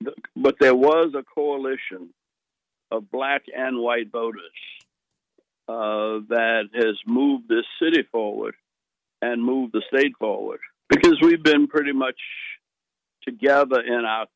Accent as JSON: {"language": "English", "town": "New Orleans", "region": "Louisiana", "country": "United States", "tie": "born there", "lives_now": "Atlanta, United States", "said": "And I'll always come back home to Atlanta, even though I wasn't born here. I was born in New Orleans."}